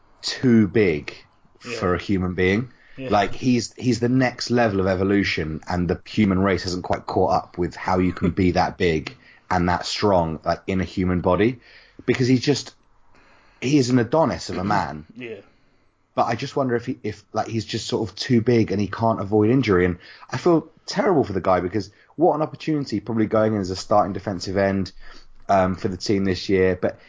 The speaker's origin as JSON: {"language": "English", "region": "England", "country": "United Kingdom", "said": "being two English guys that have never played the game"}